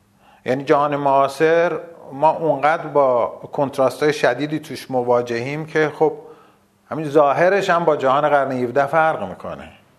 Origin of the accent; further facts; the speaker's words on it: Rasht, Gilan, Iran; من اولا تو رشت به دنیا آمدم و بعد خود فضای ابرناک اونجا اصلا تأثیر عمیقی رو من گذاشت.